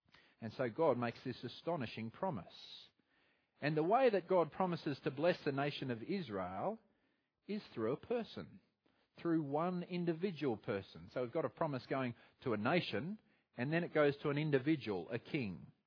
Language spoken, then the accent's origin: English; Australia; I'm Australian.